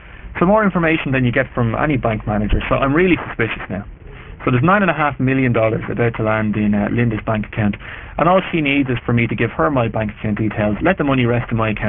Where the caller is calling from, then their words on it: Ireland; I'm ringing from Ireland.